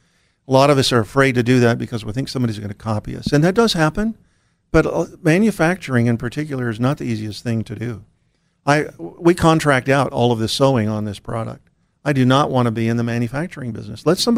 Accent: Washington, D.C., United States; So I grew up in the Washington, D.C., Maryland area, which is very, very rough.

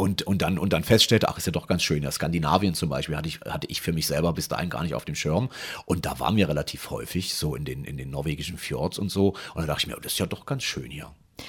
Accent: Salzwedel, Saxony-Anhalt, Germany; also born or lived in Magdeburg; Ich bin in Magdeburg geboren und habe da die ersten 8 Jahre meines Lebens gelebt. Und dann sind wir umgezogen mit der Familie nach Salzwedel zu meinen Großeltern damals

